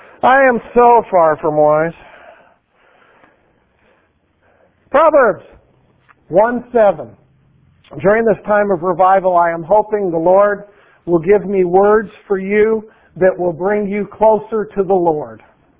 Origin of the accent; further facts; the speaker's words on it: Wyoming, United States; accent: Wyoming; He has a hard time understanding my Wyoming accent, and I have a devil of a time understanding his Indian accent.